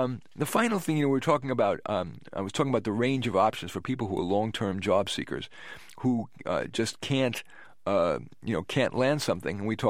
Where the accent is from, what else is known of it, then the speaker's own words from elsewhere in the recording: India; I'm from India originally.